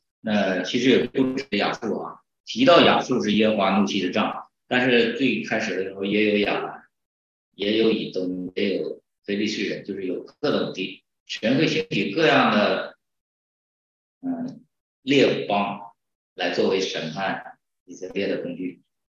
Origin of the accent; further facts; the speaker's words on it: Northeast China, China; 其实我们东北人应该知道这个蹲